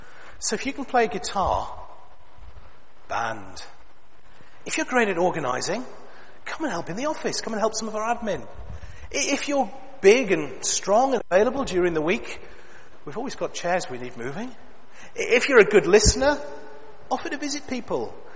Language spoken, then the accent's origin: English; Sunderland, North East England, United Kingdom; Up in Sunderland, my hometown, they're bulldozing council houses, bulldozing council estates